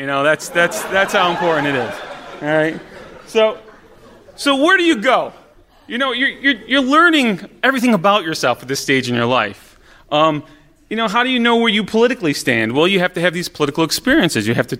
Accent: Utica, New York, United States; My story takes place in the late 90s in downtown Utica, which was my hometown. It was the day before the eve I left for college, so it was my last day in town

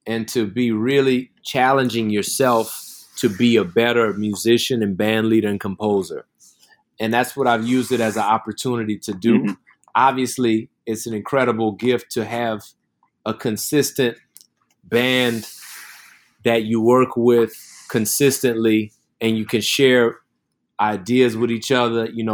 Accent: New Orleans, Louisiana, United States; one day she was playing a rhythm that sounded like something that we played when I grew up in New Orleans.

